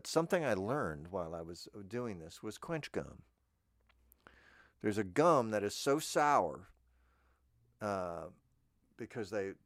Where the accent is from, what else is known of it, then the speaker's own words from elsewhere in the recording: Florida, United States; I'm from Florida, so I know they gave it to football players first. Now, I played some football in Florida when I was a young man.